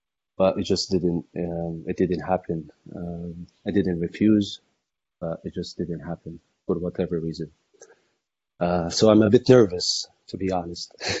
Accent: Cairo, Cairo Governorate, Egypt; I'm about 38 years old. I'm from Cairo, Egypt, and I have two brothers, younger than me

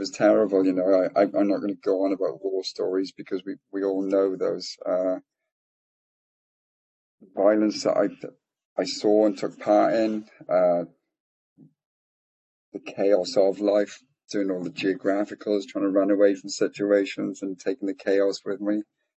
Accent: Swansea, Wales, United Kingdom; I'm from Wales in Britain, if you know where that is. It's a beautiful part of the UK. I live on the coast.

